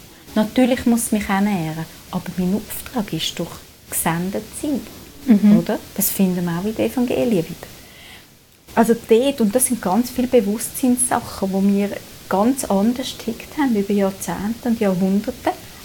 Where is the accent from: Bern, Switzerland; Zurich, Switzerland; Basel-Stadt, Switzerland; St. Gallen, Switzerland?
Zurich, Switzerland; ich komme aus Zürich, ich komme aus einer liberalen Tradition.